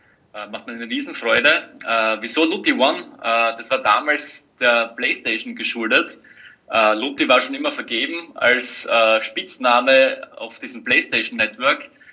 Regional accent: Styria, Austria; als Steirer

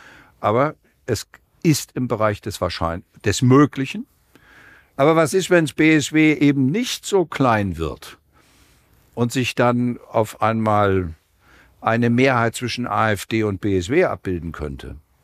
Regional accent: Erfurt, Thuringia, Germany; Und als Erfurter muss ich ja sagen, das Bundesarbeitsgericht ist in Erfurt.

